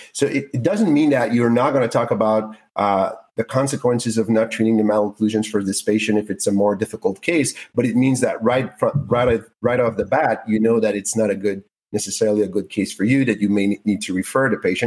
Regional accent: Canada; I'm French Canadian and I'm a male

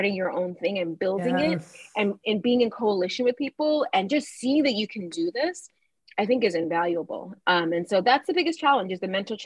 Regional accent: Nigeria; born there; also born or lived in Liberia; I'm an immigrant, right? My family is from West Africa. My mom and dad are from Ghana. I was born in Nigeria. We lived in Liberia for a period of time and then came here.

